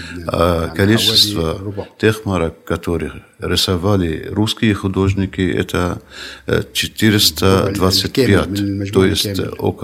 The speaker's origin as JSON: {"language": "Russian", "country": "Lebanon", "second_language": "Russian", "said": "И я приехал из Ливана и ношу с собой полную коллекцию марок"}